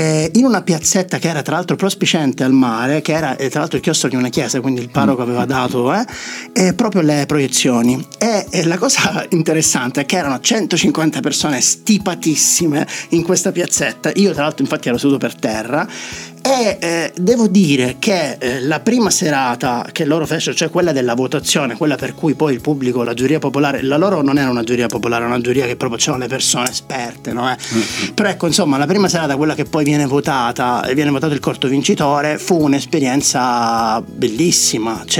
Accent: Sicily, Italy; È successo che sono siciliano

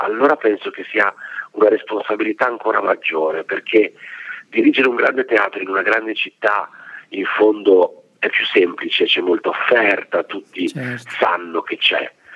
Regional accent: Varese, Lombardy, Italy; Io andavo a teatro, io sono nato a Varese, andavo a Varese a teatro con la mia nonna

